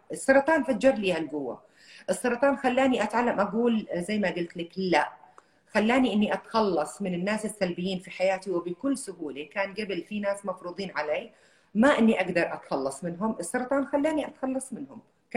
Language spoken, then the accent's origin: Arabic; Jordan; accent: Saudi; now in Saudi Arabia; انا لهجتي ترى سعوديه لاني عشت بالسعوديه، بس انا لهجتي امي الوالده عندي من قضاء الخليل، فبتحكي قالوا قلنا. وعشت طفولتي بالاردن وترعرعت وعشت باقي يعني معظم حياتي بالسعوديه، فقدرت اني امزج ما بين هالثلاث لهجات